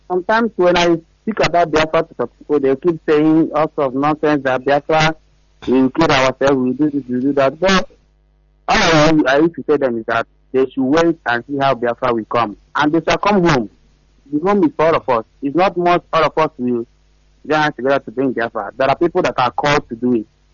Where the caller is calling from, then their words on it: China; I'm calling from China.